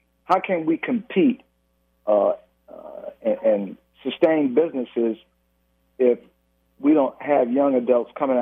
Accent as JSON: {"language": "English", "town": "Detroit", "region": "Michigan", "country": "United States", "tie": "born or raised there", "said": "As I like to tell people, you know, growing up in Detroit, parents were lifelong Democrats."}